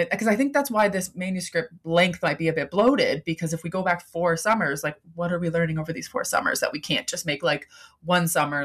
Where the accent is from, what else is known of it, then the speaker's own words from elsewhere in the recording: Michigan, United States; Having grown up in Michigan, my love for Michigan summers is ever-growing and something worth sharing.